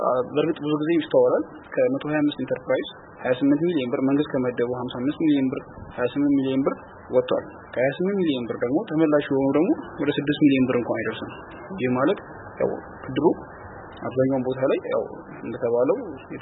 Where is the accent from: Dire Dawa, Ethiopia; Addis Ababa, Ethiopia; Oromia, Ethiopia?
Dire Dawa, Ethiopia; ያው እኔ ተወልጄ ያደኩት እዚሁ በድሬዳዋ ከተማ ሲሆን ያው ትምህርቴንም ከአንደኛ ደረጃ እስከ ሁለተኛ ደረጃ ድረስ በድሬዳዋ ከተማ ተጠናቀቅኩት።